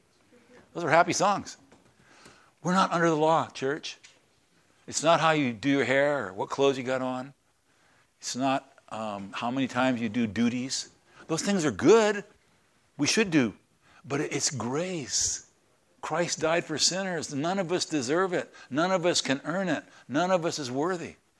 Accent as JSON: {"language": "English", "town": "San Antonio", "region": "Texas", "country": "United States", "tie": "born there", "said": "I was born in San Antonio, Texas"}